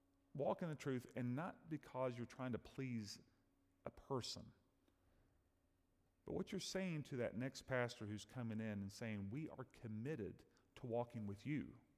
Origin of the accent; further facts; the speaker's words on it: Kentucky, United States; We're not from here. I'm from Kentucky.